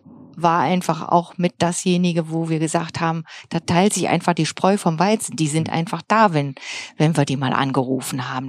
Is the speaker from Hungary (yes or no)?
no; North Rhine-Westphalia, Germany; wir kommen schon beide aus dem Bergischen Land und man hört es wahrscheinlich auch ein bisschen.